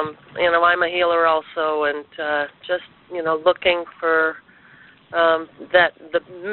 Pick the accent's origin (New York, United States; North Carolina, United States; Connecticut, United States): Connecticut, United States; I'm from Connecticut